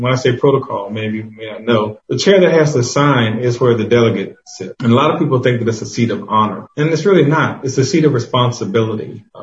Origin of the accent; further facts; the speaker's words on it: Georgia, United States; I'm like, well, I'm from Georgia.